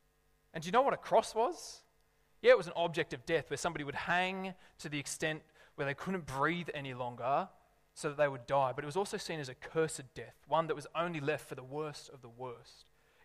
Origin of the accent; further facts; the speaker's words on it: Lithgow, New South Wales, Australia; So I grew up in Lithgow in a rather large high school.